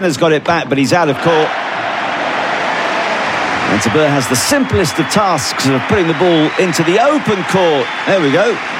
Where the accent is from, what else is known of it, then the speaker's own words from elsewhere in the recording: Paddington, London, United Kingdom; born there; I'll have you know, I was born in Paddington.